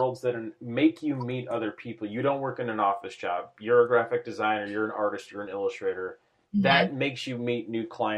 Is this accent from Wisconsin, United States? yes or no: no; Plainfield, Illinois, United States; We grew up in Plainfield, that's correct.